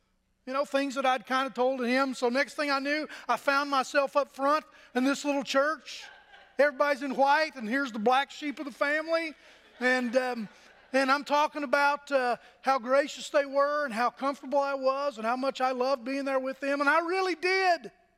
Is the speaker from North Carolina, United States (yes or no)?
no; Altoona, Pennsylvania, United States; I told him that I was from Altoona, Pennsylvania.